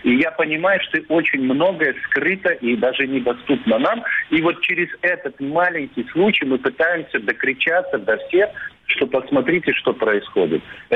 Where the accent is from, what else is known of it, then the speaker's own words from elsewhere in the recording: Crimea, Ukraine; мы, как коренные жители Крыма